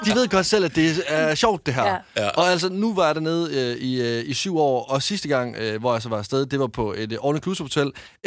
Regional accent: Jutland, Denmark; Jeg er jo jyde jo.

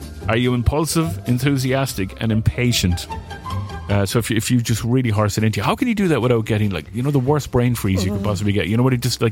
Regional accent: Ireland; Irish inventions, everybody. We've invented quite a lot of stuff. Up in my hometown, some lad from up my neck of the woods invented the guided torpedo for submarines.

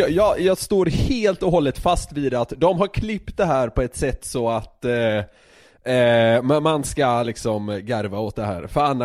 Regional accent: Södermanland, Sweden; Ibland låter det som att vi är lite skånsk. Ja, det är för att jag är sörmlänning.

